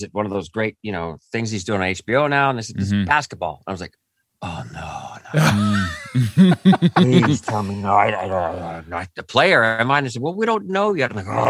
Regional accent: Cypress, California, United States; I grew up in Orange County. I can't remember it was in Cypress.

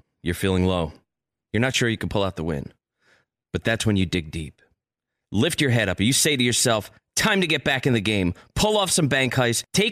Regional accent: New Jersey, United States; accent: New Jersey; now in Connecticut, United States; And I definitely lost my New Jersey accent since living in Connecticut.

